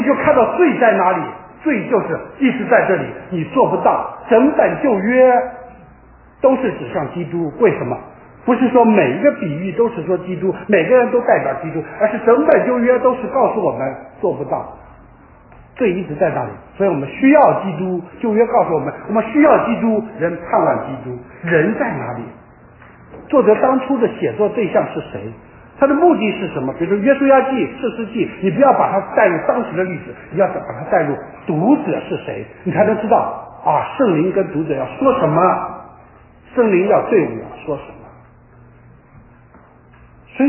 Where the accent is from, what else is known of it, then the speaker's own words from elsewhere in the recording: China; 我们中国人出来的人不会思想的